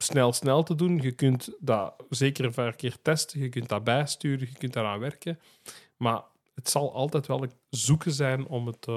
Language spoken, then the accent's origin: Dutch; Antwerp, Belgium; Ja, we zijn uiteindelijk van Antwerpen.